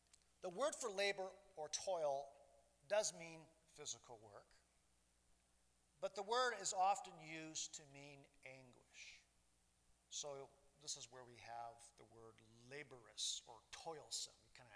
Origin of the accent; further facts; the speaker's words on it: Japan; And I'm a missionary kid, so I grew up in Japan, so there you go.